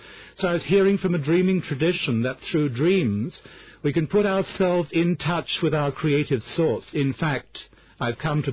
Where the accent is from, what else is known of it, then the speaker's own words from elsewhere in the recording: Australia; in the very conservative age in which I grew up in Australia